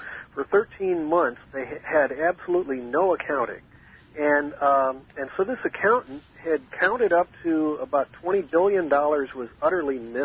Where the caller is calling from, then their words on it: San Francisco, California, United States; By coincidence, I am calling from the West Coast.